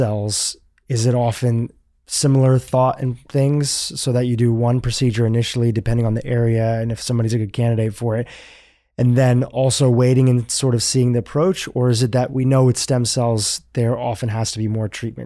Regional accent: India; even though I'm Indian, I'm not a medical doctor.

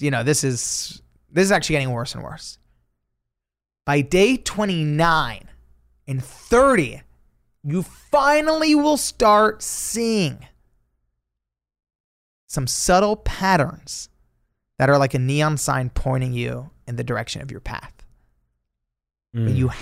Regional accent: Los Angeles, California, United States; I'm born and raised in Los Angeles. This is where I currently live. … in Spain that first week.

